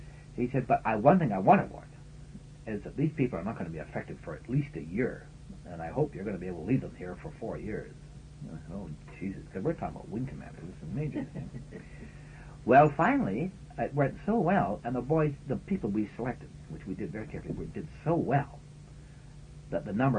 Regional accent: Canada; So as a Canadian, from a Canadian point of view

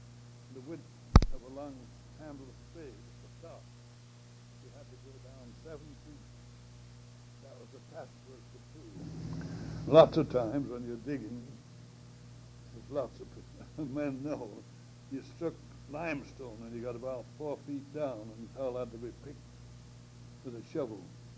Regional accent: England, United Kingdom; I was brought up in England by a very strict Anglican family, Church of England, in England it was called.

